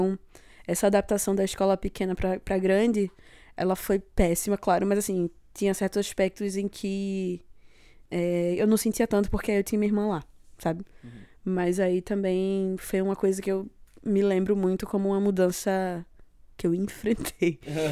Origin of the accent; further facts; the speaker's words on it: Recife, Pernambuco, Brazil; Eu nasci em Recife, eu moro em Recife